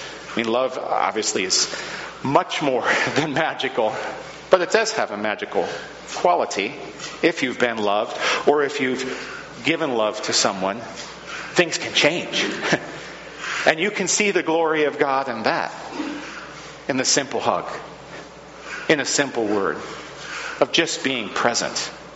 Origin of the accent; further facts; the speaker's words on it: Camino Island, Washington, United States; I was talking with a friend who's at Seattle University, and I grew up with him on Camino Island.